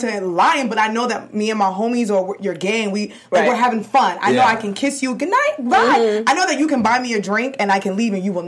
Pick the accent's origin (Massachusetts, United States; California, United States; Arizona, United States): Massachusetts, United States; Boston; also born or lived in New York; And I'm from New York. I grew up in Boston